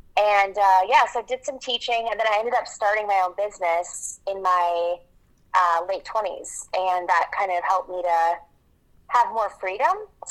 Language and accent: English; Minnesota, United States; No, I'm not. I'm originally from Minnesota, rural Minnesota, in a town of 6,000 people, born and raised.